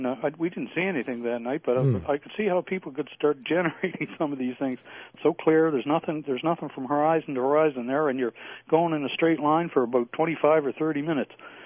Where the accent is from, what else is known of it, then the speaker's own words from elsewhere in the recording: Canada; Well, I'm typical Canadian. You know, if you can't get the warm weather here, you go south and you find it.